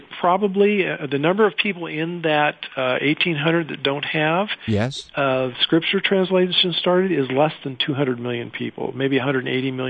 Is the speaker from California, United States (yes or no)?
yes; California, United States; I grew up in Southern California, married my high school sweetheart.